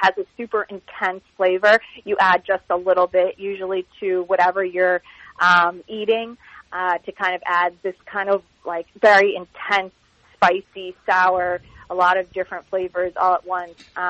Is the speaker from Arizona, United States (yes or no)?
no; New Jersey, United States; also born or lived in California; now in New York City, United States; I grew up in Jersey, so a lot of Italian food, and then I lived in California for a while, so Mexican and Asian flavors. And then, I mean, living in New York City